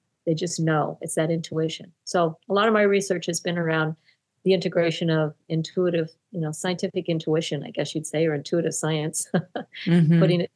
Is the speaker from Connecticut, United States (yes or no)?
no; California, United States; So I grew up in California, always getting the horse that nobody else wanted because we couldn't afford a lot.